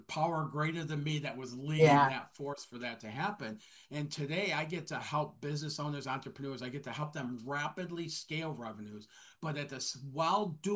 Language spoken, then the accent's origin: English; Detroit, Michigan, United States; I grew up in Detroit, Michigan, in a very low income family and stuff.